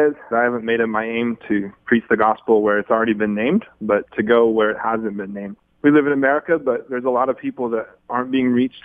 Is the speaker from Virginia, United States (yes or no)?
no; La Crosse, Wisconsin, United States; I grew up here in the La Crosse area, and I grew up hearing about Jesus, went to church with my family as a young kid.